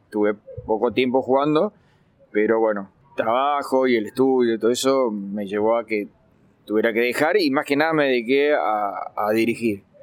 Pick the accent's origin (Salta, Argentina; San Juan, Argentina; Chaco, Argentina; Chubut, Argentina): San Juan, Argentina; soy sanjuanino. Allá vivimos del hockey directamente desde la cuna. O sea, ya con 4 años empecé a patinar.